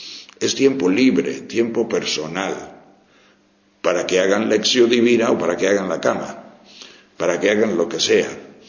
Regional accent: León, Castile and León, Spain; Porque aunque somos de León, pero está más cerca la Virgen de Covadonga que la del Camino.

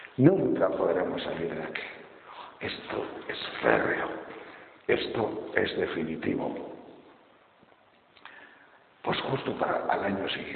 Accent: Madrid, Community of Madrid, Spain; ¿De dónde sois? Decíamos, de Madrid.

